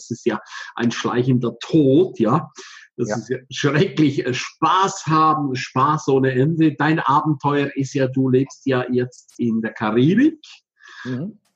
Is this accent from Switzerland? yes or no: yes; St. Moritz, Graubünden, Switzerland; Und ich sage auch immer, ich überwintere in meiner Heimat in St. Moritz.